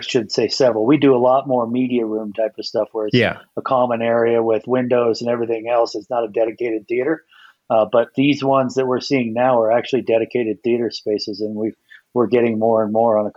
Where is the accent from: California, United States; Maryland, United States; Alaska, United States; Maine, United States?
California, United States; Well, I was born and raised in the Napa Valley.